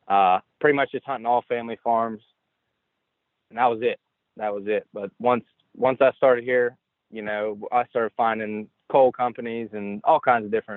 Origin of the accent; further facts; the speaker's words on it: Waynesburg, Pennsylvania, United States; I'm from Waynesburg, Pennsylvania.